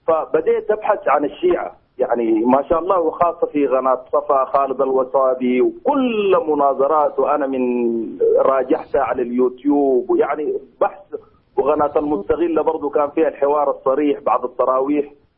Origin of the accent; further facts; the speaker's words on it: Sudan; ونحن جينا من السودان